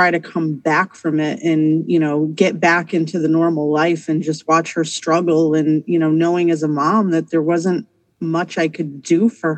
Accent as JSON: {"language": "English", "region": "Minnesota", "country": "United States", "tie": "born or raised there", "said": "And we grew up in Minnesota at that time."}